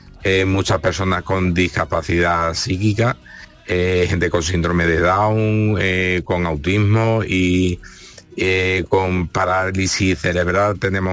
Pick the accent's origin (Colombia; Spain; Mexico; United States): Spain; Córdoba, Andalusia; now in Madrid, Spain; Yo soy de afincado en Madrid, pero soy de Córdoba.